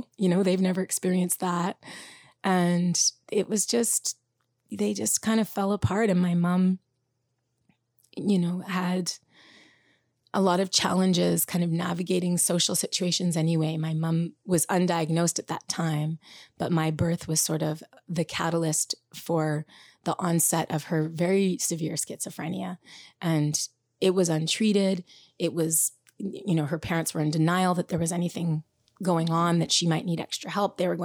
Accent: Canada; now in United States; people find out I'm from Canada

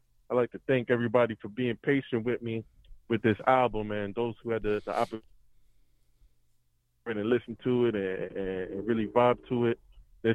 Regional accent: Brooklyn, New York, United States; also born or lived in Bronx / Queens; So, you know, I'm from Brooklyn originally, born in the Bronx, you know what I'm saying? Lived in Brooklyn a long time as well. And I did a little stint in Queens, too.

